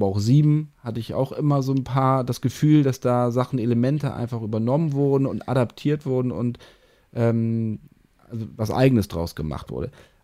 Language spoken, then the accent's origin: German; Northern Germany, Germany; der mir jetzt nicht als Norddeutscher so wirklich viel gesagt hatte